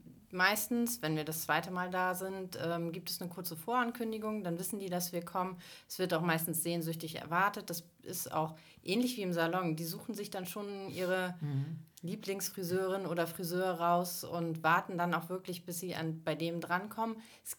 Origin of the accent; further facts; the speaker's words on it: Attendorn, North Rhine-Westphalia, Germany; ich komme aus Attendorf